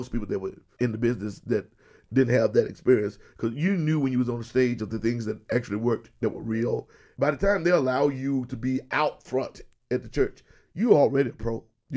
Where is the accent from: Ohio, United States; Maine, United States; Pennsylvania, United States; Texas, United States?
Texas, United States; I'm not from Chicago. I'm from Texas, and I grew up gospel, and the sounds of blues that I heard sounded like this.